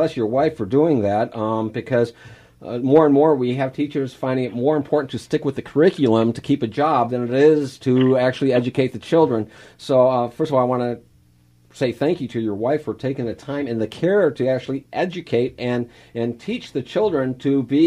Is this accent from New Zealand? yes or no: no; Canada; My father moved us to Canada when I was a young man. I grew up in Canada